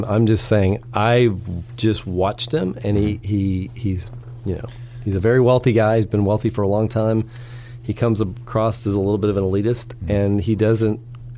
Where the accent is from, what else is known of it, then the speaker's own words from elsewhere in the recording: California, United States; I don't think the public until today mostly knew that I grew up in California.